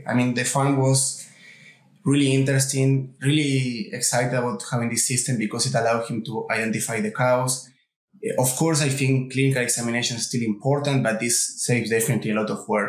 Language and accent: English; Uruguay; English is a second language; moved away as an adult; I'm originally from Uruguay, where I completed my veterinary degree and my master.